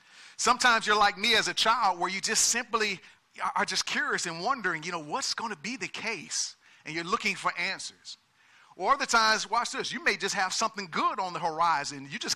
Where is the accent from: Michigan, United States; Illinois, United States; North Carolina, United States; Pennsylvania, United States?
Michigan, United States; Detroit; I'm from Detroit, so I was reading the Detroit Free Press or the Detroit News.